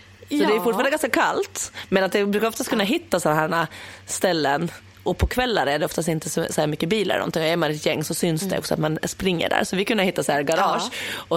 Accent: Åland, Finland; men det här var ju hemma på Åland.

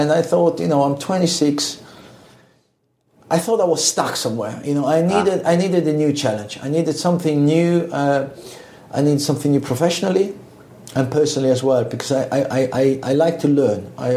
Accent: Switzerland; also born or lived in Italy; I grew up in Switzerland with Italian parents. And, you know, I went to school and I have a BA diploma from Switzerland.

